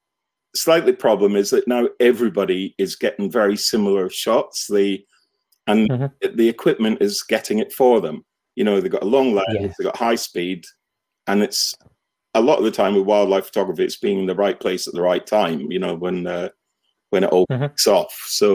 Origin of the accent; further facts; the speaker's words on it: Scotland, United Kingdom; I grew up in Scotland, and when I was very young, we moved house a lot, and I lived out on a farm.